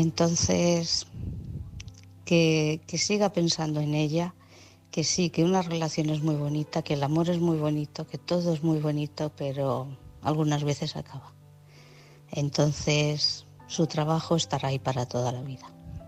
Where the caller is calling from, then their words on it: Guadalajara, Spain; de Guadalajara.